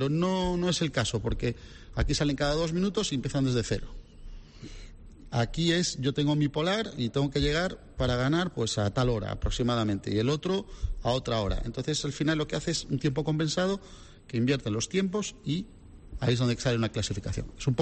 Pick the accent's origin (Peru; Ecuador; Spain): Spain; Galicia; yo soy de Galicia